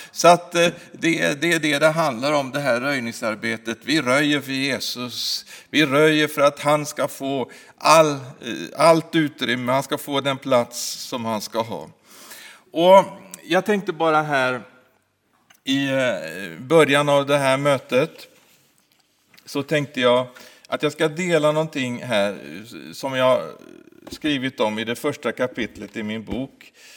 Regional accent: Örebro, Örebro County, Sweden; jag var 10 år när bomben slog ner i min hemstad Örebro.

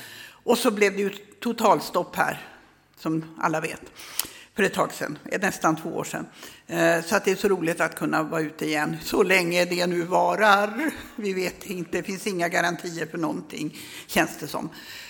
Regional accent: Luleå, Norrbotten County, Sweden; born there; i Luleå där jag är född.

